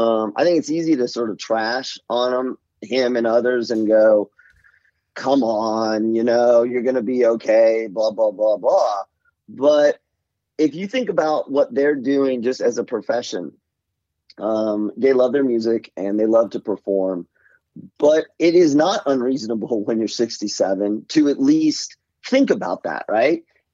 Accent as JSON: {"language": "English", "region": "Alabama", "country": "United States", "said": "And I told the guy I'm from Alabama, and we just had like this connection."}